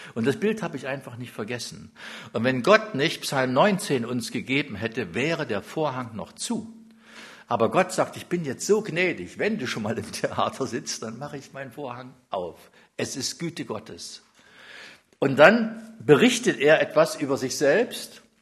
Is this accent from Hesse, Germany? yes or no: no; Jena, Thuringia, Germany; Also ich bin ja ganz brav groß geworden in Jena